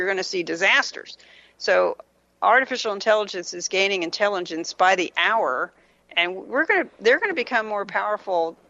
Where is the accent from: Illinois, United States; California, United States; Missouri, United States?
California, United States; So I turned to someone I knew in California, because I'm from California.